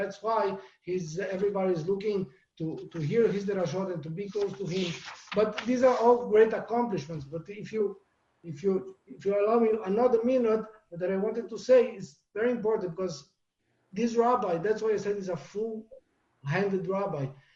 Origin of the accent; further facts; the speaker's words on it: Brazil; And I was born in Brazil. I lived in Brazil.